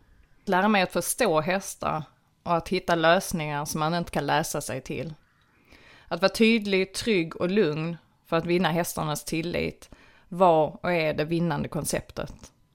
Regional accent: Skåne, Sweden; Född och uppvuxen i Platta Skåne, med höjdrädsla

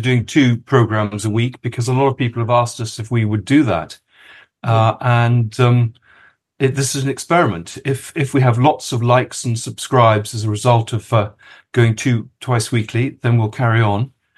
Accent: Kenya; born there; because I was born in Kenya.

